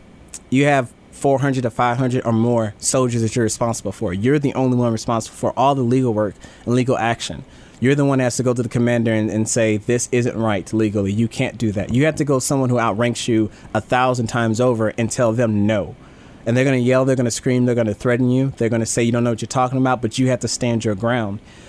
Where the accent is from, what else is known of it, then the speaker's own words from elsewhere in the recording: St. Louis, Missouri, United States; I grew up in St. Louis.